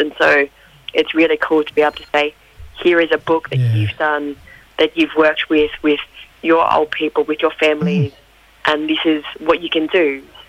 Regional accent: New South Wales, Australia; now in Sydney, Australia; I'm a Widjibal Wailwoman from Bundjalung Country, up in northern New South Wales. But I'm calling in from Darug Country out in Western Sydney today.

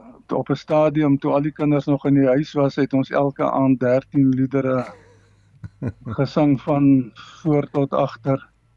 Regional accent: Wolmaransstad, North West, South Africa; Ek het groot geword in Wommerandstad omgeving, so 10 kilo's buitenkant Wommerandstad op die Bloemhofpad.

